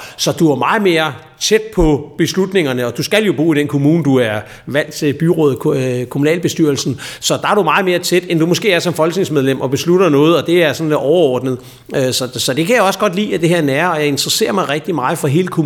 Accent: Næstved, Zealand, Denmark; jeg er født og opvokset i Næstved. Jeg har aldrig haft anden postnummer

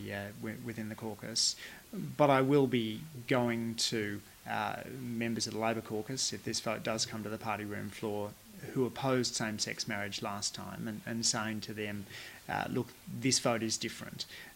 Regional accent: Banda Aceh, Aceh, Indonesia; also born or lived in Malaysia; My own background was growing up in Malaysia and Indonesia. In Indonesia, Bandar Aceh, I went to a school where I was the only white kid in the class.

